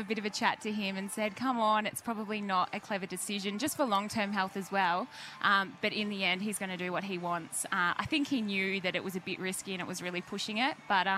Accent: Melbourne, Victoria, Australia; We met in Victoria. We're both from Melbourne.

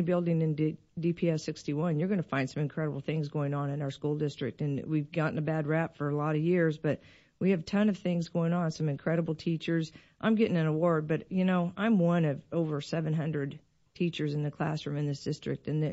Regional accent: the South, United States; And I'm from the South, too

